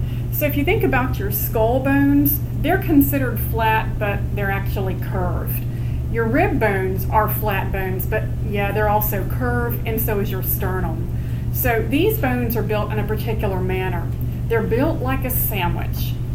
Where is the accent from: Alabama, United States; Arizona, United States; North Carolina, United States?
North Carolina, United States; I'm from North Carolina, so I'm a Tar Heel.